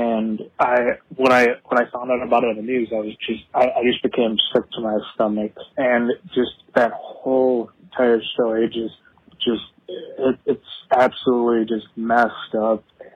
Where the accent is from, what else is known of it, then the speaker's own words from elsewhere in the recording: Milwaukee, Wisconsin, United States; I am from Milwaukee, Wisconsin.